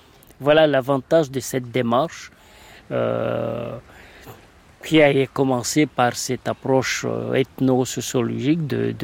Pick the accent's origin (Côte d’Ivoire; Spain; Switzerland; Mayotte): Mayotte; Chikoni; J'ai bientôt 65 ans. Je suis né à Chikoni, là où on est.